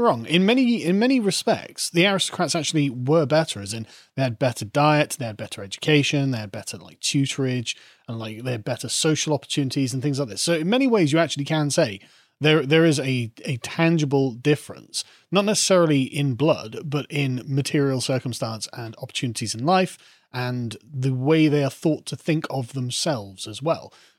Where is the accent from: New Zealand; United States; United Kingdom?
United Kingdom; And so there's being British, I very much understand this class system that they have